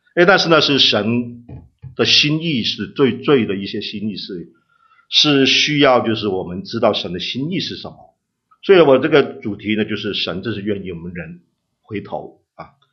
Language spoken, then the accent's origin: Chinese; Hong Kong; now in United States; 我是在香港长大的啊，所以我是地道的广东人